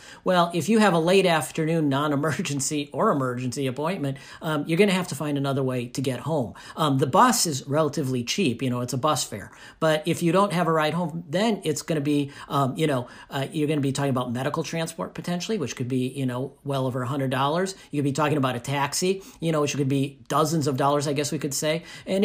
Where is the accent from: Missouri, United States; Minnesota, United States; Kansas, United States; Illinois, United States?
Minnesota, United States; I grew up in Minnesota. I learned to drive on snowy, icy roads.